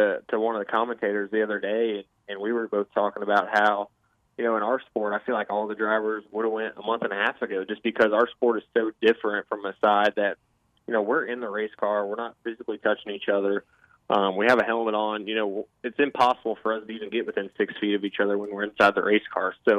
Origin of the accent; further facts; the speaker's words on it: Indiana, United States; And like you were saying, we're both from Indiana. We both grew up racing sprint cars.